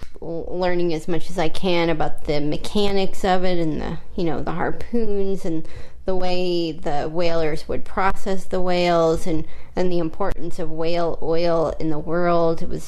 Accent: New York, United States; And I guess, you know, I'm a New Yorker

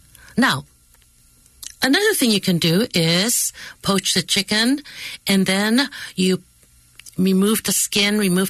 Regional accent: Oakland, California, United States; And when I grew up in Oakland's Chinatown, my restaurateur father and mother would often serve us that type of chicken.

